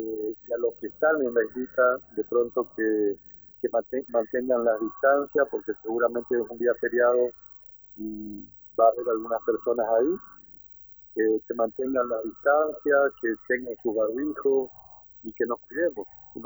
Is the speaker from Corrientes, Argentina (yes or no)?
yes; Santo Tomé, Corrientes, Argentina; los vecinos, acreditando que somos de Santo Tomé y de San Borja